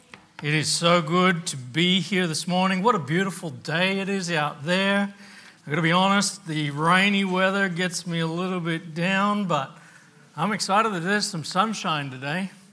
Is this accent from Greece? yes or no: no; Bisorio, Papua New Guinea; When I was growing up in Papua New Guinea, we lived in a village called Bisorio. It was a remote village, about probably an hour and a half by small plane to the nearest town.